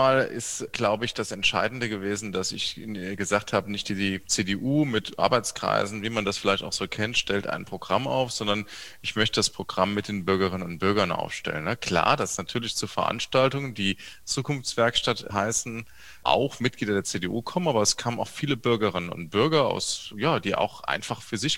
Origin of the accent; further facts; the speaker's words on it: Saarbrücken, Saarland, Germany; born there; ich bin 44 Jahre alt, ich bin in Saarbrücken geboren, ich bin heute auch Saarbrücker Oberbürgermeister.